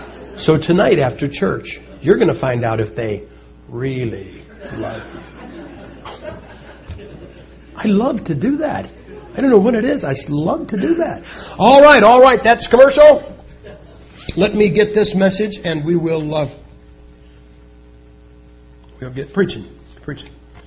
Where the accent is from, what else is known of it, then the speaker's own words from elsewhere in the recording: Massillon, Ohio, United States; I'm from Massillon, Ohio. Massillon, Ohio is where football got its start.